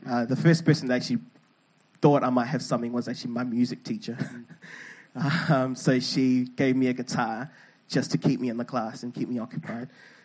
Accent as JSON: {"language": "English", "country": "Zimbabwe", "said": "It's like, from where I'm from Zimbabwe, by the way."}